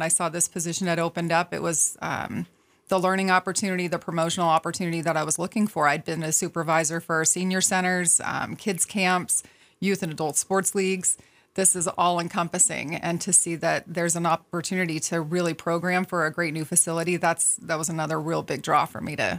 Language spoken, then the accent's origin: English; Spokane, Washington, United States; now in Sandpoint, United States; Spokane, Washington was my hometown for a long time